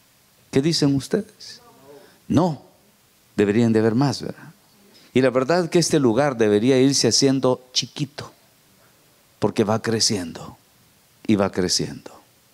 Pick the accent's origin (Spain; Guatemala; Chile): Guatemala; nosotros venimos desde Guatemala atravesando miles de kilómetros para estar aquí.